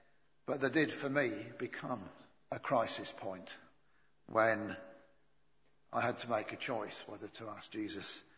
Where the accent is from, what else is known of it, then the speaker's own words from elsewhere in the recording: Yorkshire and the Humber, United Kingdom; Being a Yorkshireman, that appealed to me.